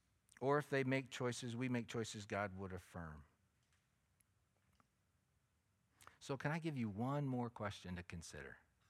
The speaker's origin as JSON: {"language": "English", "town": "Washington", "region": "District of Columbia", "country": "United States", "tie": "born there", "said": "I was born in Washington, D.C."}